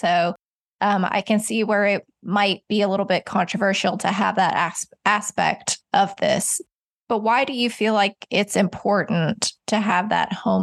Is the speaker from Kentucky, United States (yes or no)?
yes; Kentucky, United States; So like my home state is Kentucky.